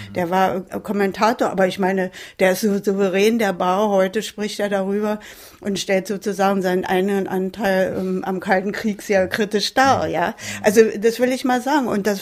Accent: Berlin, Germany; Ja, und dann sind wir eben eine Berliner Familie, ein Teil wohnte in Westberlin dann und wir wohnten hier.

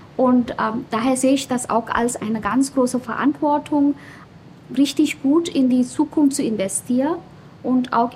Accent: India; now in Germany; Ich komme ja aus Indien, von einem subtropischen Klima.

